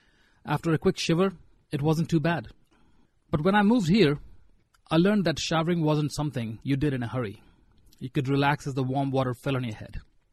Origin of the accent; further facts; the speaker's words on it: India; moved away; This is what I did every single day when I was growing up in India.